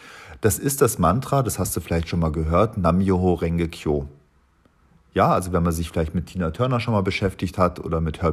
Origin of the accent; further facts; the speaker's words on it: Tegernsee, Bavaria, Germany; now in Berlin, Germany; Ich bin am Tegernsee aufgewachsen in Oberbayern und habe dann in München Industriedesign studiert und habe während der Zeit auch schon gemalt und mich als Künstler etabliert. Und so bin ich vor 25 Jahren nach Berlin gezogen